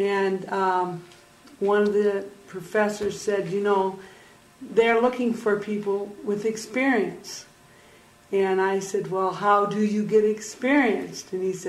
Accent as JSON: {"language": "English", "town": "Hill Point", "region": "Wisconsin", "country": "United States", "tie": "born or raised there", "also_born_or_lived": "LaPorte, Indiana / Lone Rock, Wisconsin", "said": "I was born in LaPorte, Indiana, and I came to Wisconsin in March 1960. Lived in Lone Rock, and then we moved to Hill Point, Wisconsin when I was in eighth grade in 1964."}